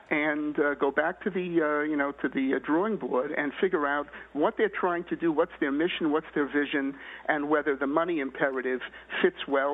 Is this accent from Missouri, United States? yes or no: no; New York, United States; I'm a New Yorker born and bred